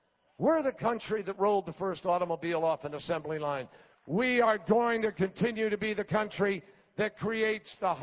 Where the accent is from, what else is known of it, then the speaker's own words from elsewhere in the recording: United States; We're American. We can do anything we want to when we put our mind to it.